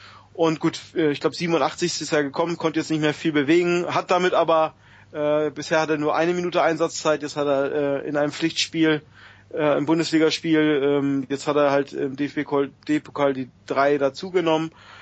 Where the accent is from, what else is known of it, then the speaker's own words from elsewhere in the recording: Northern Germany, Germany; Für mich dann sowieso als Norddeutscher